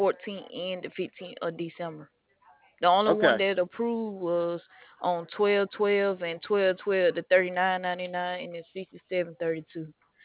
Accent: Alabama, United States; I'm from Alabama.

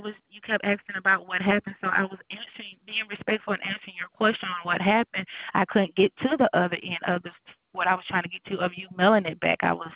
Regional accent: the South, United States; I'm sorry. I'm from the South, sir.

